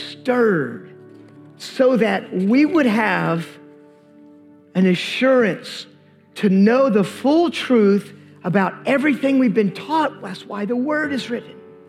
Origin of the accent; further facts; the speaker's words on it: Alabama, United States; I mean, after all, I'm from Alabama. Who doesn't love Jesus?